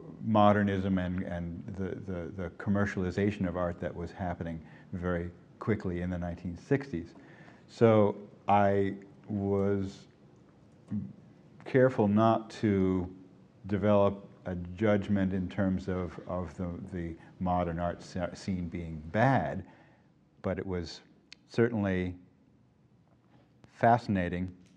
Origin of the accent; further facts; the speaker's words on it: Cape Cod, Massachusetts, United States; I grew up assuming that pretty much all of America was sort of like growing up on Cape Cod